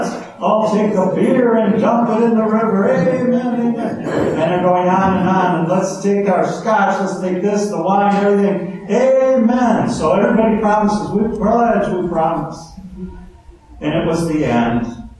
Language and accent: English; Detroit, Michigan, United States; You know, I'm from Detroit, and I thought of a story that is true.